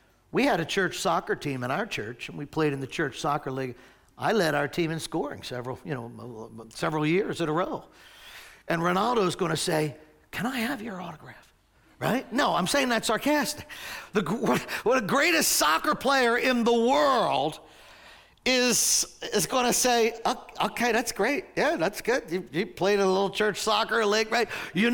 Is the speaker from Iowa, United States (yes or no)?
no; Maple Shade, New Jersey, United States; I grew up in Maple Shade